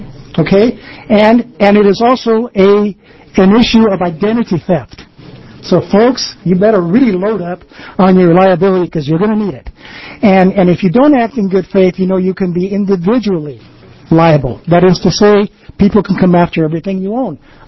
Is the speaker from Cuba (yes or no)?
yes; Cuba; now in Oregon, United States; But I've also been in Oregon over 50 years, and I came originally from Cuba. So I am a voter. I am a Latin.